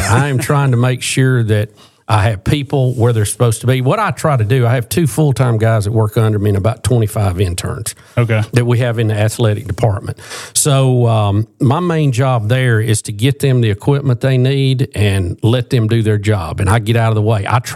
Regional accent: Jacksonville, Alabama, United States; I went to high school. I grew up in Jacksonville.

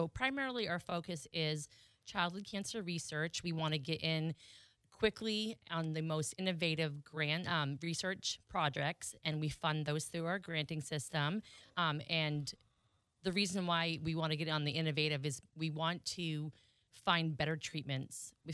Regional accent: Maine, United States; accent: Maine; And hopefully my Maine accent isn't going to get the best of me today.

